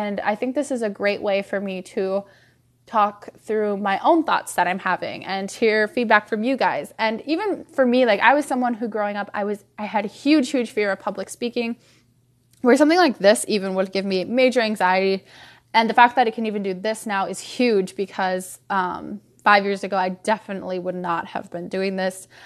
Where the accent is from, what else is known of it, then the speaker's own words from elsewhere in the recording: Minnesota, United States; I am from Minnesota, which if you are listening and you don't live in the United States, this is a northern state in the United States.